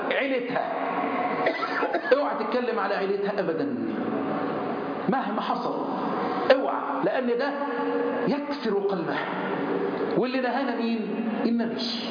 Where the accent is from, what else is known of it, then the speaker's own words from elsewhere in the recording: Egypt; احفظ بلدنا مصر